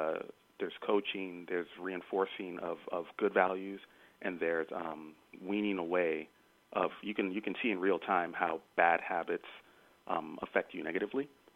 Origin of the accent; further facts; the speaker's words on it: Miami, Florida, United States; I grew up in Miami, Florida